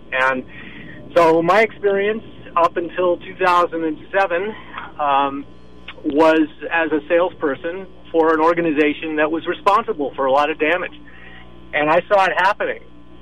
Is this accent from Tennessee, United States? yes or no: no; San Rafael, California, United States; Yeah, hi. … I'm from San Rafael.